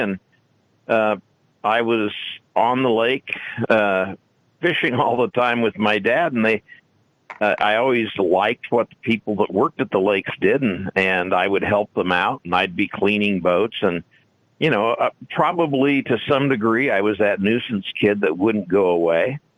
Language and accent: English; San Diego, California, United States; Well, I was born and raised in San Diego.